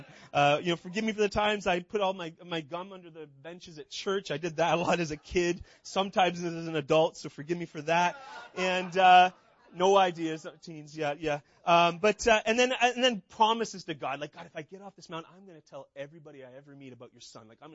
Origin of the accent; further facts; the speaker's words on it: Canada; I'm from Canada.